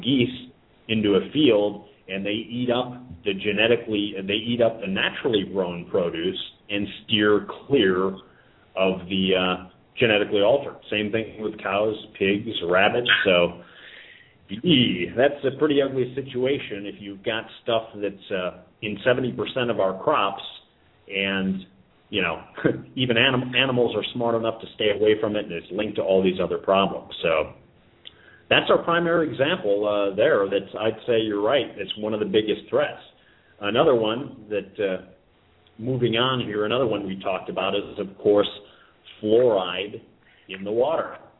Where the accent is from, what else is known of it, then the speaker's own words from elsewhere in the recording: Chicago, Illinois, United States; And I remember, I grew up in Chicago, I remember way back when